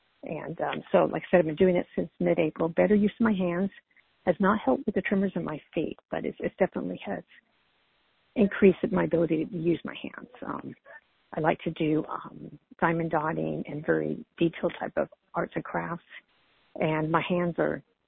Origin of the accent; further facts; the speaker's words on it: Phoenix, Arizona, United States; from Phoenix.